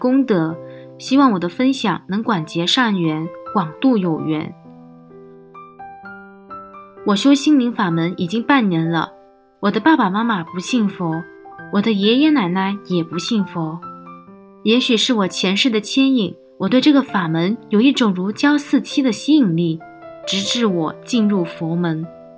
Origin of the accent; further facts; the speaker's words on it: Shanxi, China; 我是山西的一名小同修